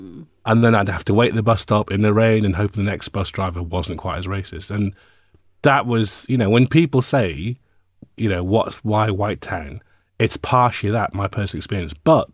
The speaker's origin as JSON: {"language": "English", "region": "England", "country": "United Kingdom", "tie": "born or raised there", "also_born_or_lived": "India", "said": "even though I was born in India, I was raised in England because my parents were doctors and I come from a middle-class Asian background. We were raised in mainly white areas."}